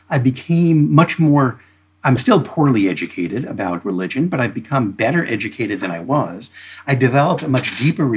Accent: United States; I mean, I grew up in America, but I wasn't a deeply religious person.

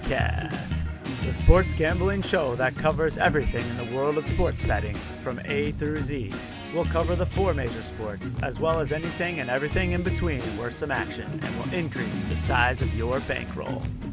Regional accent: Indiana, United States; got to see my hometown Pacers play at Madison Square Garden Saturday night

